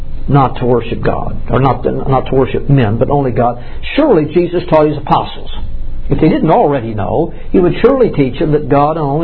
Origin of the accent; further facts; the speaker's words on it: Missouri, United States; Must have been from my home state, from Missouri.